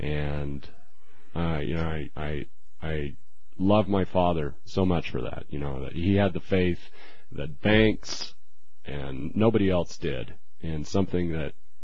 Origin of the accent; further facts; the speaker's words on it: Bountiful, Utah, United States; Well, I was born and raised in Utah. I grew up in Bountiful.